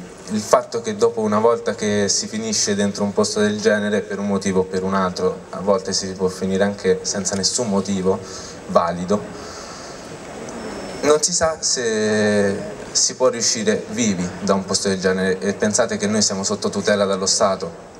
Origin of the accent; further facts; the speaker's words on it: Perugia, Umbria, Italy; sono di Perugia.